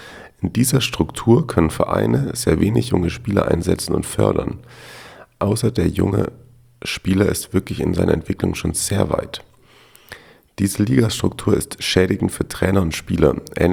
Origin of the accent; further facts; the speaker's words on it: Austria; ich komme aus Österreich und wohne circa eine Autostunde entfernt von Udine.